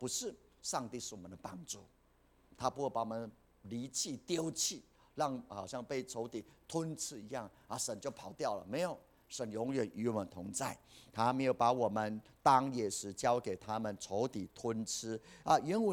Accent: Puli, Nantou County, Taiwan; 那网罗我知道，因为我在埔里长大，以前我也买过很多鱼

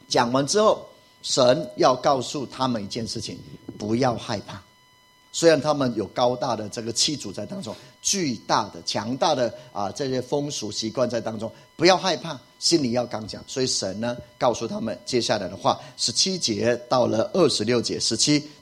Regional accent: Puli, Nantou County, Taiwan; 以前我的老家是埔里，现在听说空污很厉害，就在埔里

